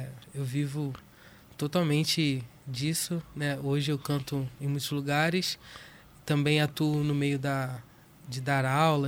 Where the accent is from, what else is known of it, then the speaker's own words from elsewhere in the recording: Nilópolis, Rio de Janeiro, Brazil; now in Cuiabá, Brazil; Sou do Rio de Janeiro, Nilópolis. E cheguei, tem 2 anos aqui, né?